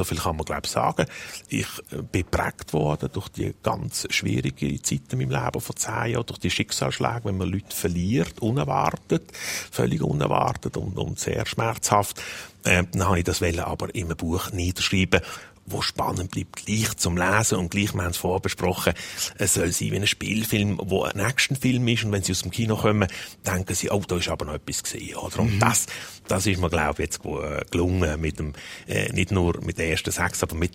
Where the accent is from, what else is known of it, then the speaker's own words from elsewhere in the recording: Basel, Basel-Stadt, Switzerland; also born or lived in Zurich; ich bin ja in der Schweiz aufgewachsen, in Basel, wie alle können hören. aber habe geschafft lange Zeit in Zürich und anderen Orten.